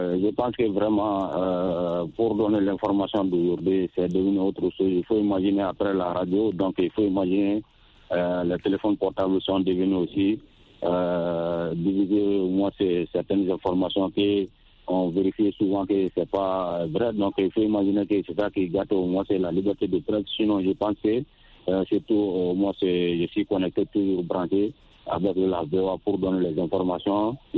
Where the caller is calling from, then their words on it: Sonikini, Mali